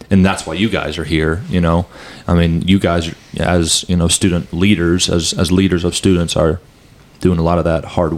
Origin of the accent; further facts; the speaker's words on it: Warsaw, Indiana, United States; Yeah. I mean, so I grew up in Warsaw. I've lived here my whole life. I never planned on leaving.